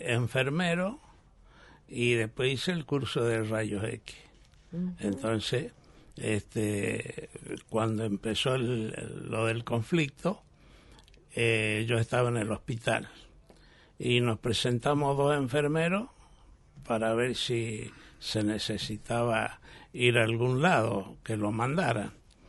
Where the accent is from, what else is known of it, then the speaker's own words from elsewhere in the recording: Mendoza, Argentina; Yo soy mendocino.